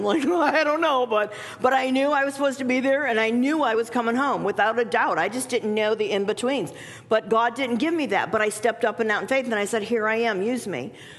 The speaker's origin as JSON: {"language": "English", "town": "Cleveland", "region": "Ohio", "country": "United States", "said": "I'm from Cleveland, I got donuts, I'm here to pray."}